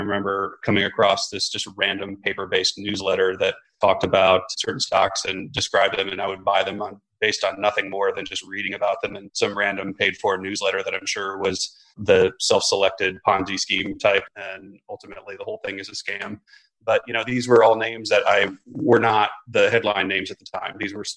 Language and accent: English; Omaha, Nebraska, United States; So I'm from Omaha, Nebraska, which doesn't really matter much to the story